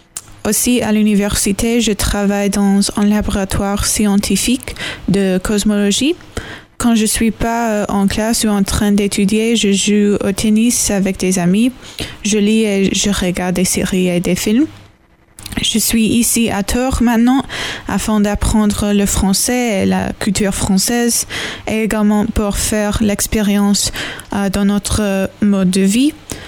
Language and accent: French; New York, United States; French is a second language; je suis de New York, mais je passe la plupart d'années en Philadelphie à l'université. J'ai 20 ans